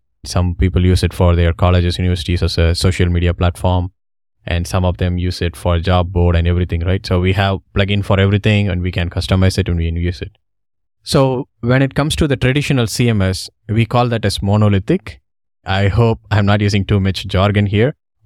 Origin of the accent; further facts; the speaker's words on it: India; also born or lived in Philippines; I'm from India and also I'm from Philippines. So I'd say I live in both countries.